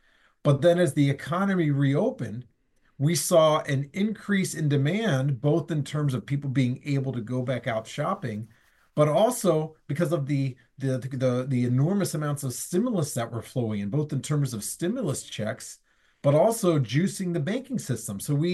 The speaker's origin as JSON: {"language": "English", "region": "Ohio", "country": "United States", "tie": "born or raised there", "said": "especially in my home state of Ohio."}